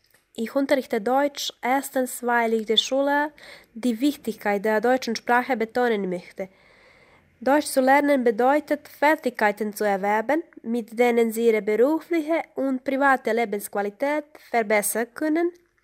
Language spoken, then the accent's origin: German; Montenegro; German is a second language; Ich komme aus Montenegro. Es ist ein Land im Süden von Europa.